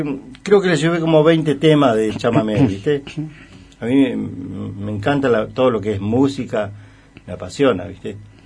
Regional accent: Río Chico, Argentina; yo vengo de la zona de Río Chico, de la meseta, ¿viste? Tiene dos nombres el pueblo, es tan grande. Tiene Cerro Mesa y Río Chico.

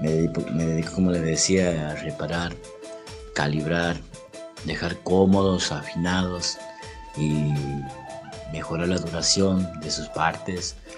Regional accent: Santiago del Estero, Argentina; soy de Santiago del Estero Capital.

